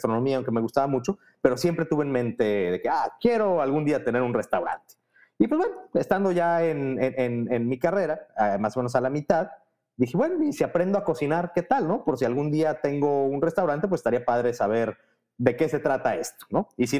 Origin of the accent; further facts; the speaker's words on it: Guadalajara, Jalisco, Mexico; yo soy originario de Guadalajara